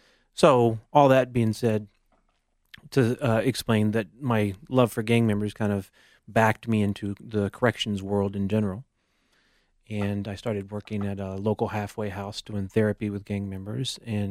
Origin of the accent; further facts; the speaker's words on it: North Carolina, United States; now in Denver, United States; But I grew up in North Carolina. I spent most of my life there, went to University of North Carolina for undergraduate.